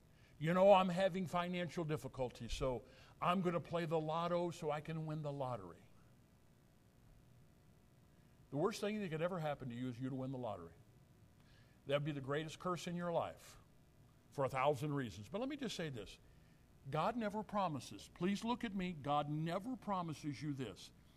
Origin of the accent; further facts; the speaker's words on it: Illinois, United States; also born or lived in St. Louis; I grew up down in southwestern Illinois, close to St. Louis. I was born in St. Louis.